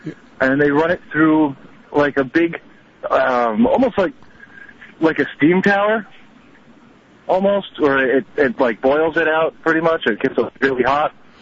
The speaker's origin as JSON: {"language": "English", "region": "New Jersey", "country": "United States", "said": "Well, I'm from New Jersey."}